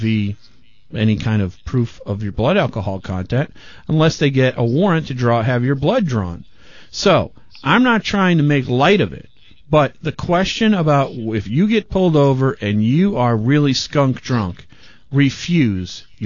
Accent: Michigan, United States; Michigan, my home state.

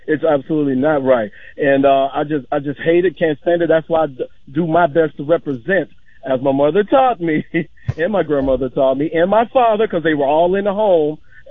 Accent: Brewton, Alabama, United States; I'm from Brewton, Alabama, from way of the military. So as an Army brat

